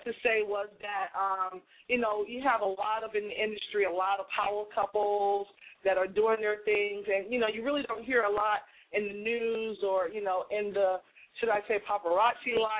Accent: Boston, Massachusetts, United States; because I'm a B-girl. I'm from Boston originally.

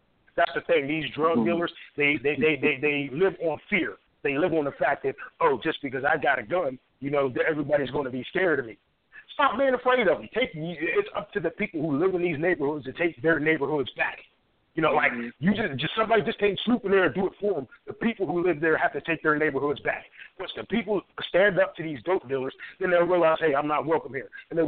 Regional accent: Pittsburgh, Pennsylvania, United States; I'm from Pittsburgh, Pennsylvania.

